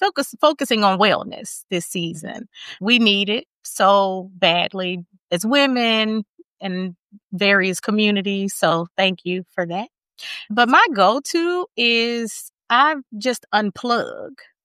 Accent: Dallas, Texas, United States; I'm from Dallas, went to college in Baltimore. It was freezing cold.

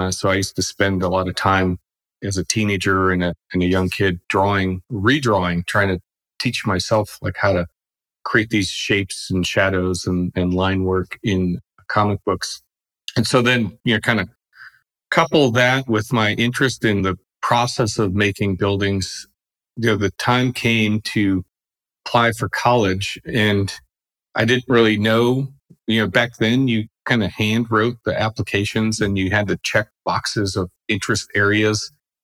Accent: New England, United States; and especially kind of growing up in New England area, to this old house and PBS shows like

